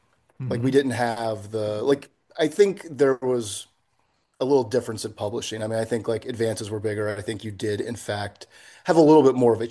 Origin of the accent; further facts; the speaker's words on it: Myrtle Beach, South Carolina, United States; moved away; also born or lived in New York; When people ask, like, where are you from? It still takes me a minute where I want to be like, I'm from Myrtle Beach. Like, I haven't lived there in a long time